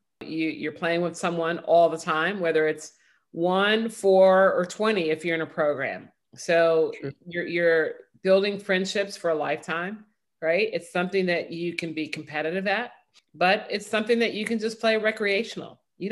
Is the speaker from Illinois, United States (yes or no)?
yes; Chicago, Illinois, United States; I mean, I'm from Chicago, so a lot of house music.